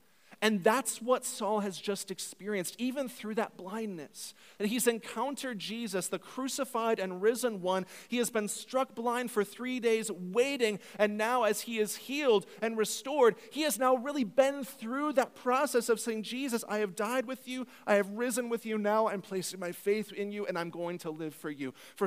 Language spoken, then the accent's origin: English; Houston, Texas, United States; I grew up in Houston, Texas. And growing up in Texas, everybody around me was a Christian